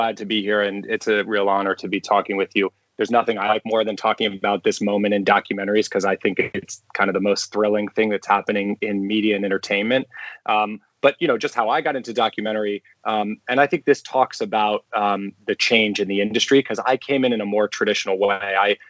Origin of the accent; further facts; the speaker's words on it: New York City, New York, United States; I was growing up in New York City and my mom brought me to watch Do the Right Thing when I was really young.